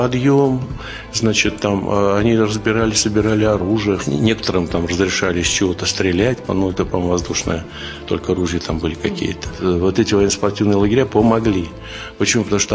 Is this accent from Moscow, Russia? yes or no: yes; Moscow, Russia; born there; Я родился в Москве 10 сентября 1953 года на Присне. Моя мама родилась в Брянской области, в западной ее части